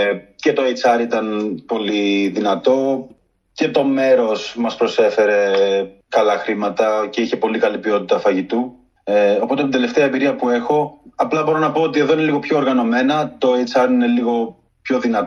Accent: Patras, Western Greece, Greece; also born or lived in Athens; now in London, United Kingdom; Η καταγωγή μου είναι από το Αγρίνιο. Έχω μεγαλώσει στην Πάτρα και έζησα κάποια χρόνια στην Αθήνα και είμαι στο Λονδίνο τα τελευταία 6 χρόνια.

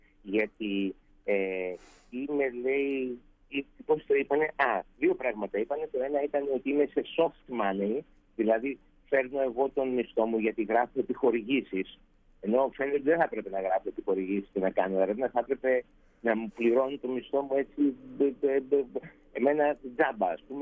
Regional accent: Greece; ορθόδοξος, εγώ λέω είμαι Έλληνας. Παρόλο που έχω και το αμερικανικό διαβατήριο και είμαι αμερικανός πολίτης. Λέω λοιπόν εγώ είμαι Έλληνας.

